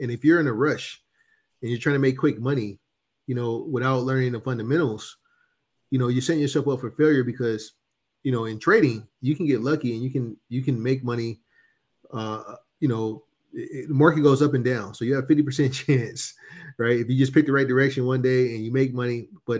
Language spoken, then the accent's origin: English; Oakland, California, United States; I grew up in the Bay Area in Oakland